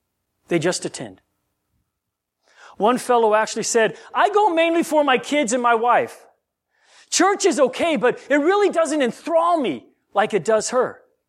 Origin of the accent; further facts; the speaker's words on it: Hinsdale, Illinois, United States; born there; also born or lived in Japan / Guam; I was born in Hinsdale, Illinois.